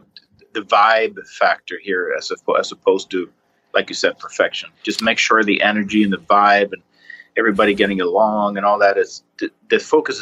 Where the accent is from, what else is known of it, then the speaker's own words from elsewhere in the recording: Sweden; English is a second language; moved away; I talked to another friend of mine from New York that met a girl from my hometown, and he moved back with her to Sweden.